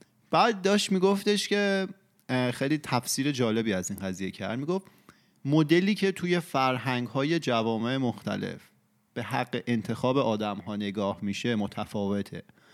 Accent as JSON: {"language": "Persian", "country": "Iran", "said": "میدونی حالا ما خب تو فرهنگ ایران بزرگ شدیم و ایرانی هستیم"}